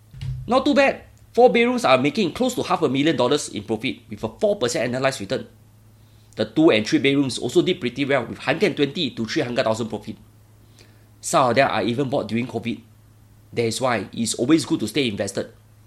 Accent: Bedok, East Region, Singapore; born there; This is after all my birthplace, by the way. I was born in Bedok, Block 423, Bedok North Avenue 1, in a humble 3-room flat. That is why I have a strong affiliation with this town.

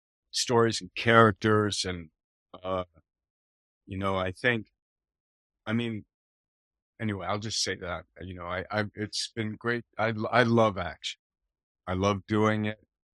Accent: Toronto, Ontario, Canada; So I grew up in Toronto, Canada, and I played a lot of ice hockey, played basketball.

